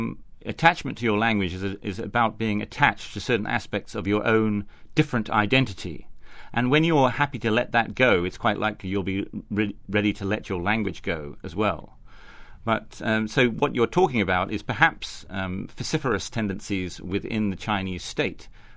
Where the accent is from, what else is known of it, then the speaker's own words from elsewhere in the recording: England, United Kingdom; there's something of the same feeling which comes over you as an Englishman coming to the United States